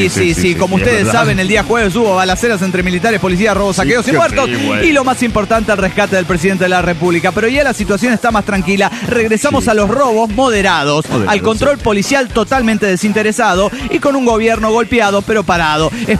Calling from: Quito, Pichincha, Ecuador; de Quito, Ecuador!

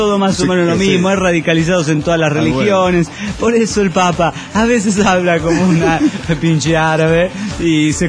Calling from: Mexico; Soy el Tacuben de Netzahuaca, allá de México.

